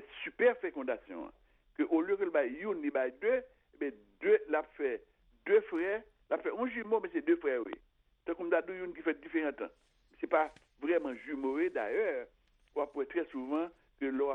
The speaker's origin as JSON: {"language": "French", "country": "Haiti", "said": "c'est pas nous même seulement en tant qu'haïtien qui bah ça t'est arrivé"}